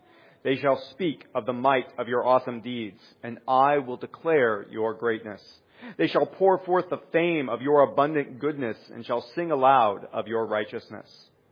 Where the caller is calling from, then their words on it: Indianapolis, Indiana, United States; I'm coming in from Indianapolis.